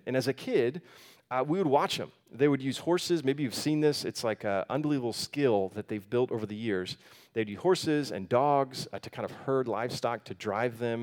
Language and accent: English; Florida, United States; I'm from Florida cattle country.